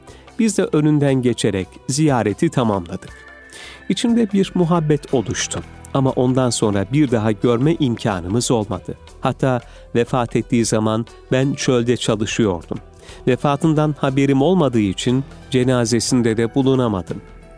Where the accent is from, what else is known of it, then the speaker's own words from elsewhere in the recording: Orhaniye, Konya, Turkey; moved away as an adult; Biz fakir bir aile çocuğuyuz her şeyden önce. Konya Akbiran Orhaniye köyünde 1954 yılında doğduk. Babamız çiftçilik yapardı. İlkokulu orada bitirdik.